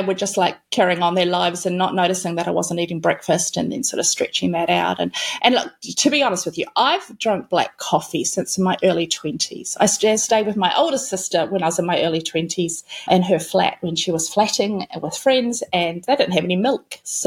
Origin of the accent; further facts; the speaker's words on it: New Zealand; now in Melbourne, Australia; I live in Melbourne, but I'm actually a Kiwi, if you can hear that in my voice.